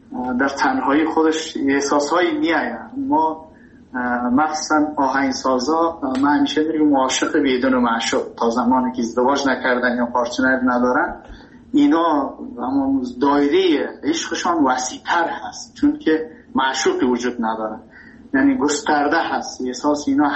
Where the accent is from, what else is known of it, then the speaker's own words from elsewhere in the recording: Afghanistan; now in Iran; ما مهاجر شدیم در ایران. من ایران که رفتم، تحصیل من، کسی که میخواد در ایران رشد کنه تحصیل کنه، به عنوان یک افغان